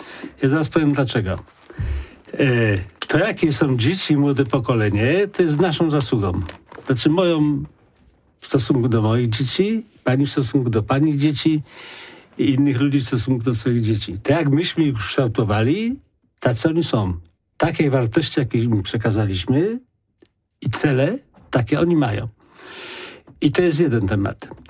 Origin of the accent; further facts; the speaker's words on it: Poznań, Greater Poland Voivodeship, Poland; Ja pochodzę z bardzo biednej rodziny, z powojennego rocznika. Gdzie mieszkaliśmy wszyscy w całym Poznaniu po 5 osób, po 10 osób na 10-15 metrach kwadratowych.